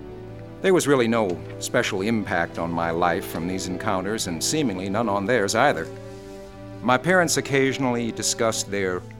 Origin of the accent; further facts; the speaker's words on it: Pleasantville, New Jersey, United States; I grew up in Pleasantville, New Jersey, which is only 6 miles from Atlantic City.